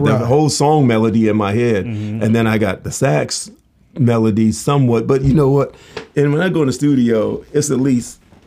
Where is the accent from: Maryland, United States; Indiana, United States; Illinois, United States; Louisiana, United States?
Maryland, United States; St. Michaels; My grandfather, I grew up in St. Michael's. My grandfather lived right next door to us